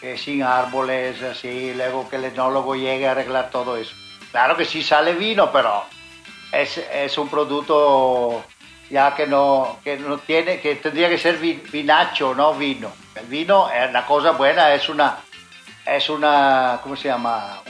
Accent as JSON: {"language": "Spanish", "region": "Veneto", "country": "Italy", "second_language": "Spanish", "said": "No, yo vengo del Véneto."}